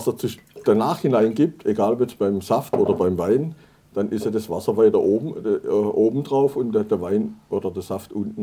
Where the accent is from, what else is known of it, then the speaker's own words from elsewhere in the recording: Heinried, Baden-Württemberg, Germany; Gab es früher in Heinried auch, aus dem Ort, wo ich herkomme